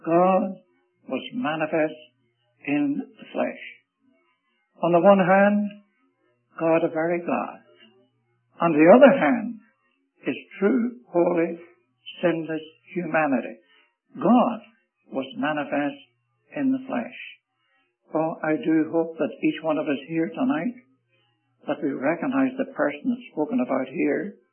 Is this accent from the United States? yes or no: no; Ireland; And by the way, although I'm an Irishman, I hate to argue.